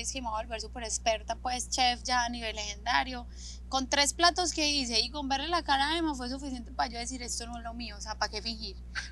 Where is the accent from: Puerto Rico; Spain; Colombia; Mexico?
Colombia; como a mí me gusta, o como buena colombiana, a mí me gusta atender a mi hombre.